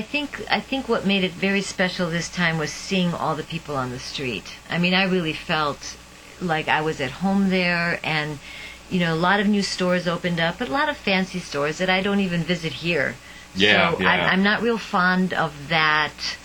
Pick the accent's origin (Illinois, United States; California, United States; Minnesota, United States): Illinois, United States; Chicago; born there; I was born in Chicago.